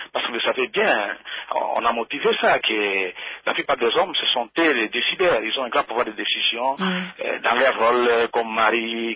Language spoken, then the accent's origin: French; Maniema, DR Congo; Bon, ici chez nous, au Maniema